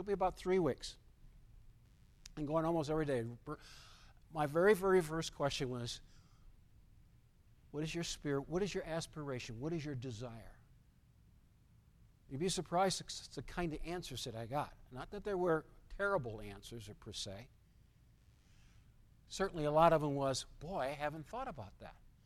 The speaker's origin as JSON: {"language": "English", "town": "Cleveland", "region": "Ohio", "country": "United States", "tie": "born or raised there", "said": "I grew up in Italian, pretty close to the Italian neighborhood."}